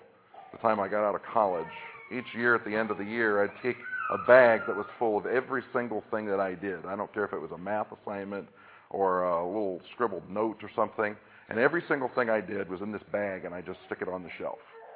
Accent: Iowa, United States; now in Michigan, United States; This is a farm or agricultural area here in Michigan, and I come from Iowa, where we do a lot of farm and agricultural things too.

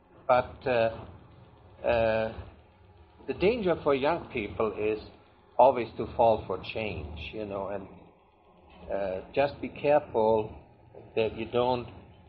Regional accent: Germany; English is a second language; When I grew up in Germany, the women were sitting over there and the men were sitting over here.

